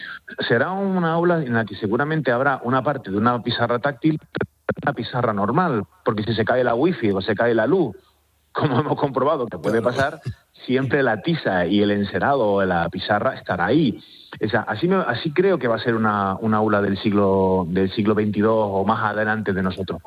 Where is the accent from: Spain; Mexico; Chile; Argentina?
Spain; Canary Islands; Sí, soy canario y sí.